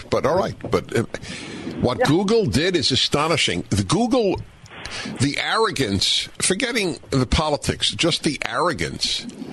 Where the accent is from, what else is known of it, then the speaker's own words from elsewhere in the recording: United States; I just want to tell you that I, as an American citizen, and certainly as president of Prager University, are very, very, very grateful to you for your work on behalf of my beloved country